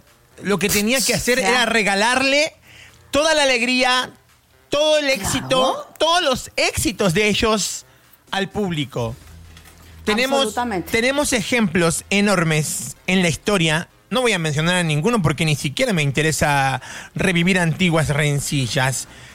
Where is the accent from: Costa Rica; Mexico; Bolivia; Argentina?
Mexico; armemos Monterrey, una fiesta como los mexicanos México, sabemos hacerlo